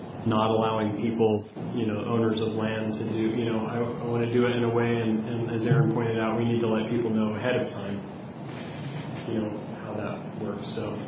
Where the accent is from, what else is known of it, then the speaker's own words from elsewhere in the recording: California, United States; I grew up in California, so I'm not as familiar with a lot of the history and things.